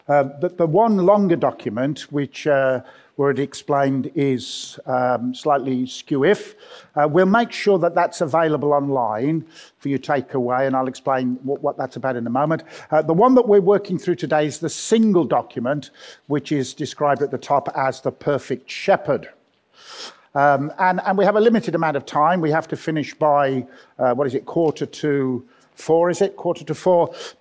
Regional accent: Birmingham, West Midlands, United Kingdom; you'll know that I come from Birmingham.

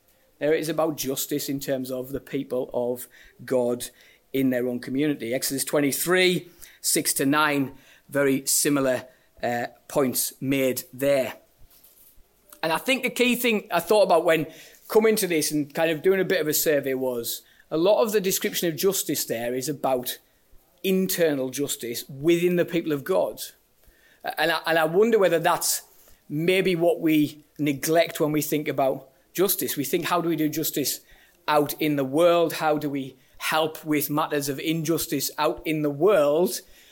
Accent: Silksworth, North East England, United Kingdom; also born or lived in Sunderland; so I grew up in Silkswith, which is an ex-mining village in northeast of England. It's now, it's now, I'm not even the most southerly suburb of Sunderland, but that's where it is. I grew up there.

